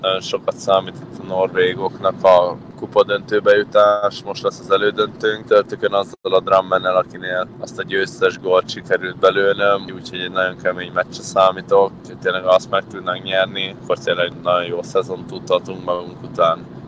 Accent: Hungary; Főleg én, hogy azért magyar vagyok Magyarországon játszani.

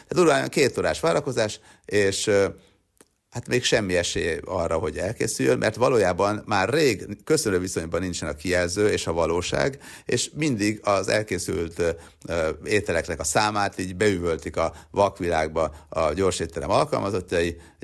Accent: Sopron, Győr-Moson-Sopron, Hungary; mert soproni gyerek vagyok

